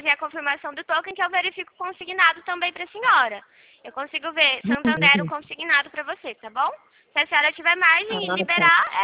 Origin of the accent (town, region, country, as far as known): São Paulo, Brazil